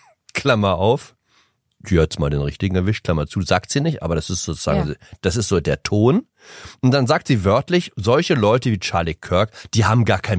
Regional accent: Bavaria, Germany; Da reicht ja so ein Klopfer, wie man bei uns in Bayern sagt

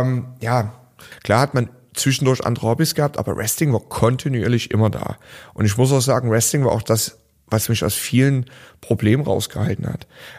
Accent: Dresden, Saxony, Germany; now in Berlin, Germany; Ich bin damals 2006 nach Berlin gekommen zum Training, weil ich professionelles Wrestling-Training gesucht hatte. Ich komme aus Dresden, gab es damals nicht.

